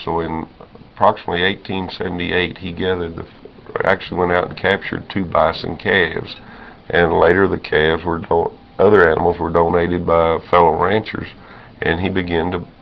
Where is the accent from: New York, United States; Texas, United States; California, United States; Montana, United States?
Texas, United States; And I grew up here in the Panhandle, and I have a special interest in any kind of plains animals.